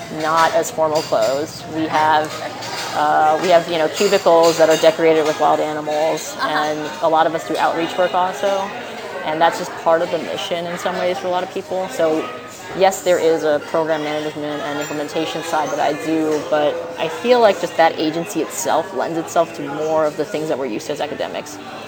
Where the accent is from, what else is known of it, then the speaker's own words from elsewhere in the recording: New York City, New York, United States; So I love New York. I grew up in New York.